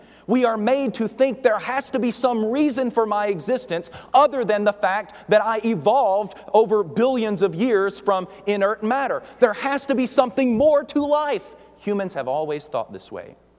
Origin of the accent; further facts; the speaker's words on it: Kentucky, United States; I grew up in Western Kentucky where I was introduced to all this folksy wisdom.